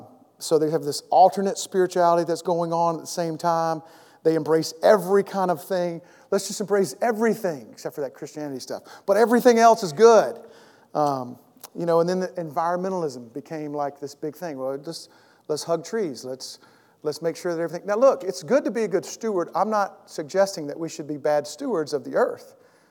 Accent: Georgia, United States; I grew up in Georgia. Anybody else grew up in Georgia?

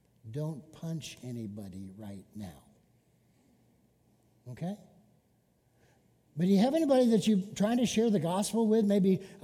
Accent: Rockford, Illinois, United States; I grew up in Rockford, Illinois.

